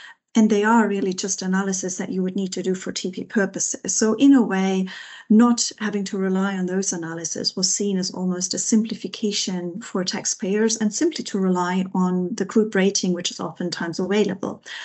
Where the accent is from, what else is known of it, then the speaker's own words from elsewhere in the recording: Germany; because I'm coming from Germany